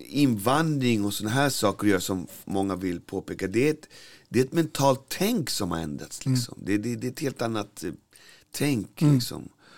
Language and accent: Swedish; Albyberget, Stockholm County, Sweden; born or raised there